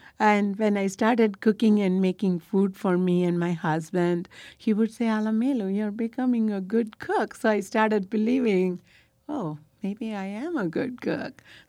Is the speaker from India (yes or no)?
yes; India; when I was a child growing up in India, never went into the kitchen.